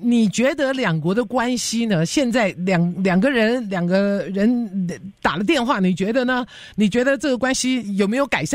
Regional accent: Taiwan; born there; 我在台湾出生

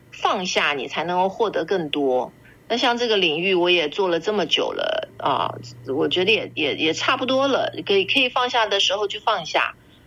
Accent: China; 尤其是我们中国人啊

